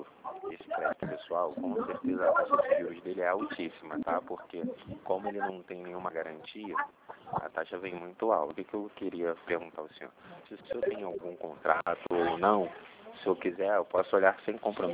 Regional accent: Jacarepaguá, Rio de Janeiro, Brazil; Sou de Jacarepaguá.

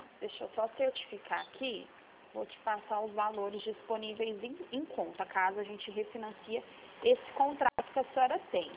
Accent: Franca, São Paulo, Brazil; Eu sou de Franca mesmo.

